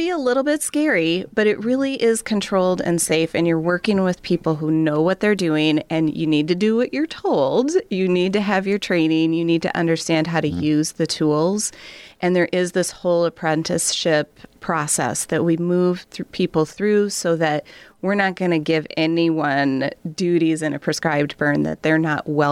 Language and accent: English; Minnesota, United States; I'm a Midwestern girl. I grew up in Minnesota. I live now in Wisconsin.